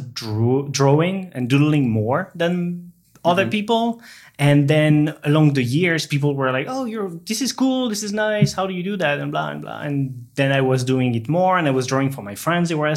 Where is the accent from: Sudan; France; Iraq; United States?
France; Brittany; also born or lived in south of France; I was born and raised in France, born in the south of France, and then I moved with my parents to Brittany, to the west side, to be closer to my mom's family and everything. And that's where I actually grew up most of my life until I was 17.